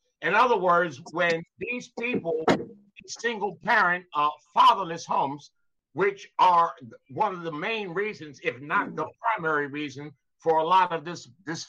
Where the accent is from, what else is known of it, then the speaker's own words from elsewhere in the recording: United States; born there; I was born in America.